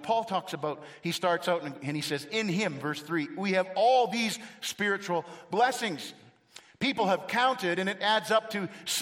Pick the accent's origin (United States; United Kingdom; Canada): Canada; So, you all know that I'm from Canada, and some of you may not recognize what that is.